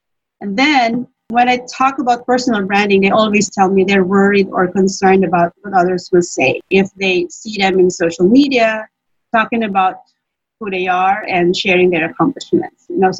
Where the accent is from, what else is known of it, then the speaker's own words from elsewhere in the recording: Manila, Metro Manila, Philippines; also born or lived in Baguio City; now in Angeles City, Philippines; I'm a Filipino, so from the Philippines. I'm Tagalog. I grew up in Manila. I studied in Baguio City. And have been living here in Angeles City, Pampanga for a couple of decades.